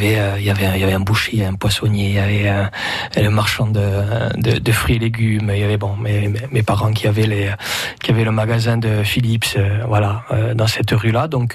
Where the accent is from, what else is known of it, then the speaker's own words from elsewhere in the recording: Ajaccio, Corsica, France; Alors, mon enfance s'est passée à Ajaccio, puisque c'est là où je suis né. Même si je suis enregistré au village, c'est là où je suis né.